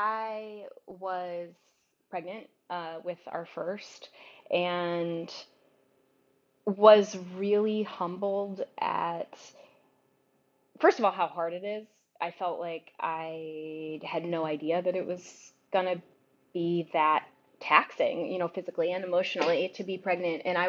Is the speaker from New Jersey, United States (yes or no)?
no; Michigan, United States; born there; now in New York, United States; because I am a Midwesterner. I was born in Michigan like Eve and then moved here